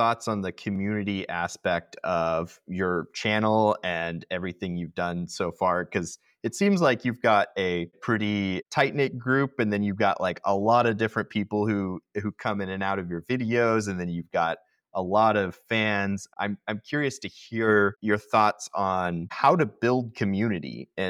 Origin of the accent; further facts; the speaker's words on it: Tulsa, Oklahoma, United States; And this was something that growing up in Tulsa, I did not even know about.